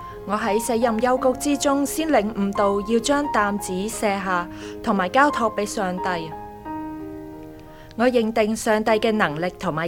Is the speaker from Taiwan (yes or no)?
no; China; 我在国内出生和成长，自细接受无神论和进化论教育